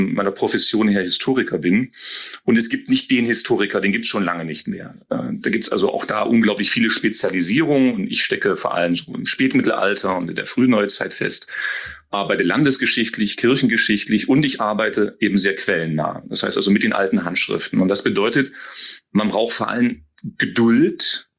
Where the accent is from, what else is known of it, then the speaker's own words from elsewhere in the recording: Querfurt, Saxony-Anhalt, Germany; Ich komme durchaus aus der Region, das ist die Region um Querfurt, ein Dorf, bin zunächst auch bei Naumburg in Schiffotte auch gewesen, dort auf die Schule gegangen